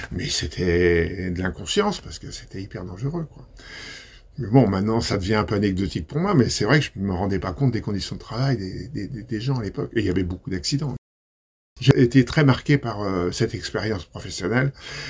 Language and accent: French; Rennes, Brittany, France; born there; Je suis né à Rennes le 22 septembre 1949.